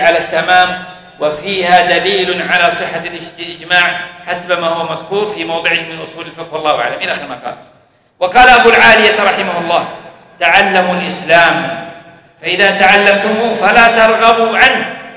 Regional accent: Saudi Arabia; ونزخر به في هذا البلد بلادنا المملكة العربية السعودية

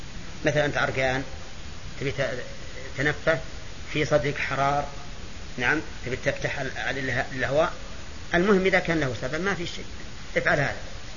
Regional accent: Najd, Saudi Arabia; ونحن من أهل نجد

